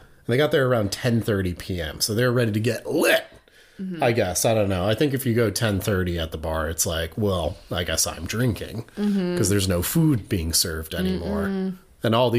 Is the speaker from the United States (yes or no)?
no; Ireland; I'm Irish.